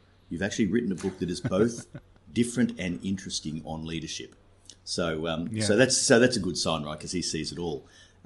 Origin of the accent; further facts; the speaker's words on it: Sydney, New South Wales, Australia; I was brought up in Sydney, Australia.